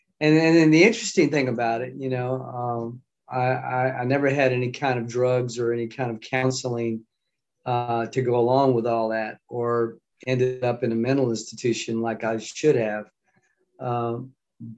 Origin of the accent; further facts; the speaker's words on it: Lafayette, Louisiana, United States; So he came to my hometown and my dad entered me in. My uncle actually entered me in, told my dad about it. And I entered the show in his talent contest and won that particular one in Lafayette, Louisiana.